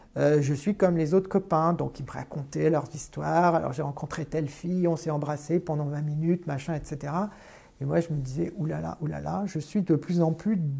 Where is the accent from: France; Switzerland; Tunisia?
Tunisia; Oui, je suis né en Tunisie, effectivement.